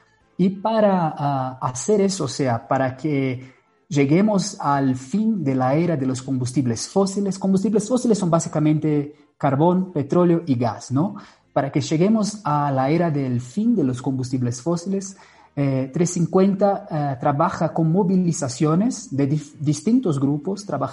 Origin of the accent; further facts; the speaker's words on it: Brazil; Spanish is a second language; now in La Paz, Bolivia; Y vivo en La Paz, me olvidé de decir. Soy brasileño, por esto se nota el acento y todo, pero vivo en La Paz hace 2 años y me gusta mucho. Casi 3 años en realidad.